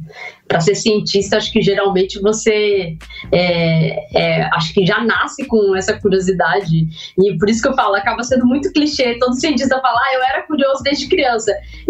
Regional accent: Naviraí, Mato Grosso do Sul, Brazil; eu sou do sul, do Mato Grosso do Sul, na Viraí

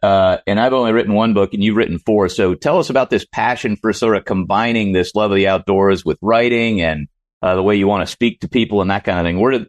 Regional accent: Midwest, United States; now in Houston, United States; Hey, I grew up in the Midwest. I'm still living in flat Houston.

